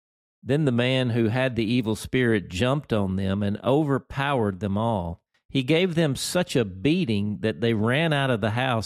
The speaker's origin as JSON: {"language": "English", "town": "Gillett", "region": "Arkansas", "country": "United States", "tie": "born or raised there", "said": "I've got people now in my hometown of Gillette, Arkansas, inviting me over for tacos on Tuesdays now."}